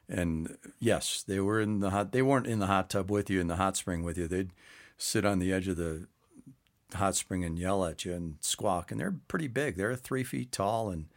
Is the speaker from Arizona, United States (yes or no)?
yes; Arizona, United States; I said, "Well, I'm from Arizona."